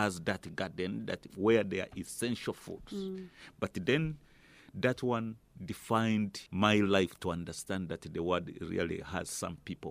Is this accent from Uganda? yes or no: yes; Uganda; I'm from Uganda by nationality.